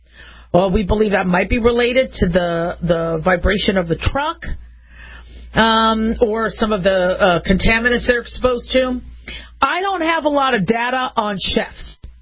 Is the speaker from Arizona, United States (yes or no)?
yes; Phoenix, Arizona, United States; also born or lived in Las Vegas / Los Angeles; I grew up in Vegas and Phoenix. I was born in L.A. And there was an earthquake when I was really young.